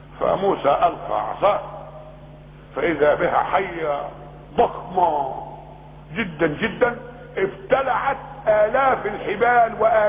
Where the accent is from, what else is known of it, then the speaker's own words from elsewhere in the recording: Egypt; في بلدنا مصر دي، وأبو فرعون كان في مصر